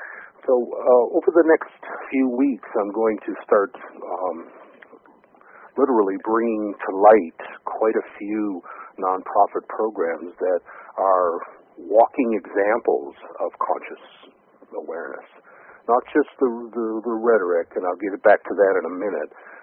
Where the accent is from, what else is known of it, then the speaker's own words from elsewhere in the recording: Detroit, Michigan, United States; And when I grew up in Detroit, I have to tell you honestly, this is a while back, and there were not a lot of conversations about consciousness and metaphysics.